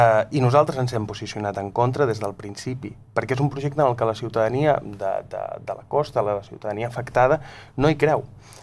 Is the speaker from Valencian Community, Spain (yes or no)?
no; Catalonia, Spain; Jo vinc de l'Alt Empordà